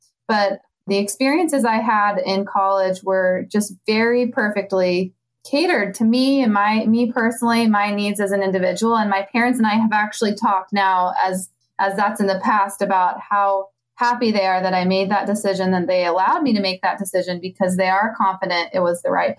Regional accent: Gettysburg, Pennsylvania, United States; I grew up in Pennsylvania, so I've kind of come full circle. So my parents moved around when I was younger, but by the time I was in kindergarten, we lived in Gettysburg, Pennsylvania, and that's where I grew up all the way through high school.

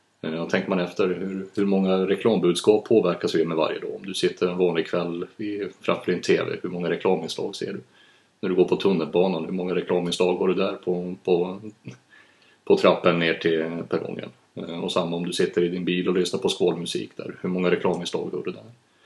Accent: Kalix, Norrbotten County, Sweden; Många säger det, men jag tror aldrig jag har haft någon jättestark dialekt heller. Det blir nog värre när jag ringer hem och ska prata med föräldrarna hemma i Norrland.

